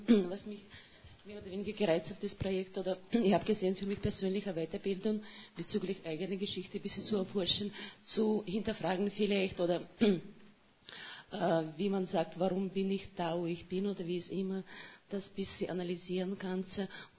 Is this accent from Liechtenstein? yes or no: no; Lower Silesian Voivodeship, Poland; German is a second language; now in Austria; Ich komme aus Polen … Und ich bin seit 5 Jahren in Österreich. Und Friedhof, das war so meine Idee, weil ich habe in Polen, in Niederschlesien